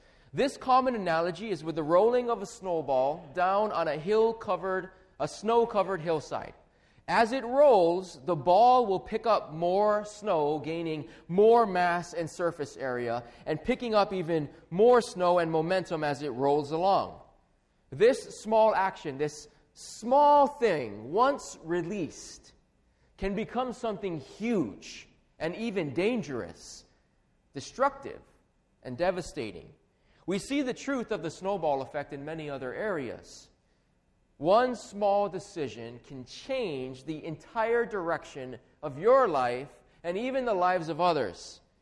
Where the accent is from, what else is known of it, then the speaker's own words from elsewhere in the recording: Hawaii, United States; Growing up in Hawaii, you don't see much snow. We actually don't see any snow at all.